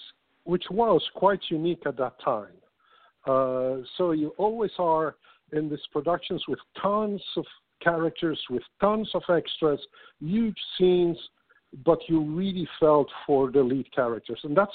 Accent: Belgium; born there; English is a second language; I know all three languages pretty well. I was born in Belgium from an Italian family. So I know obviously French, Italian, and English. Some English.

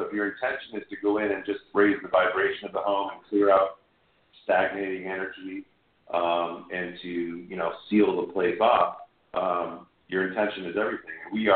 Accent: Connecticut, United States; I'm in Austin, Texas right now. That's where the band is, but I'm from Connecticut, and I spend, you know, half of the year up there.

